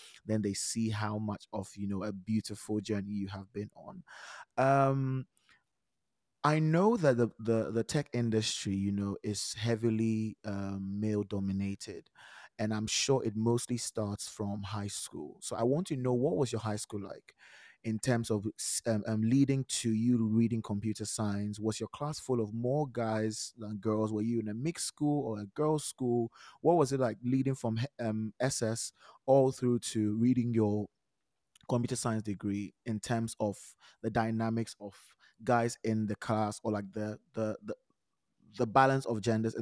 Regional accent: Ghana; So she's Nigerian, I'm Ghanaian.

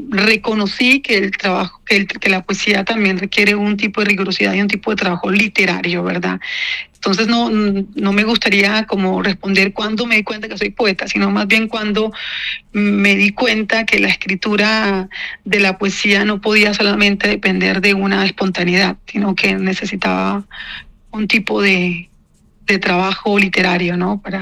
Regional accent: Caribbean Region, Colombia; la manera en que escribimos los colombianos, y yo en este caso caribeña

